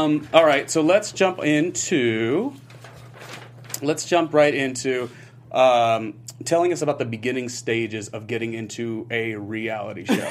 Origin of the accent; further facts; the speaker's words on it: California, United States; moved away as an adult; now in New York, United States; So I grew up in Southern California.